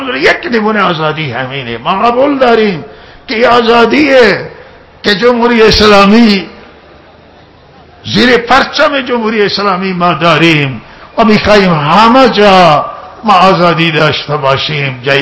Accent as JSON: {"language": "Persian", "country": "Iran", "said": "ما ایرانی هستیم و به کشورمون افتخار داریم"}